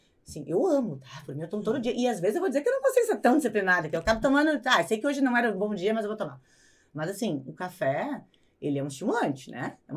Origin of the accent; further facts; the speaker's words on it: Northeast Region, Brazil; born there; Nasci no lugar errado, tipo, nasci no Nordeste.